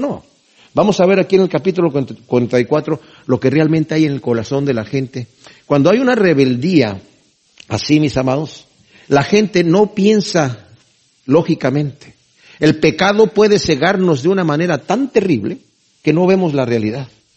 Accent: Mexico; Yo crecí en México

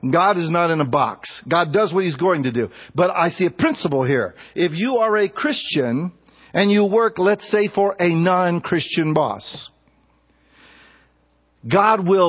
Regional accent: United States; I'm American.

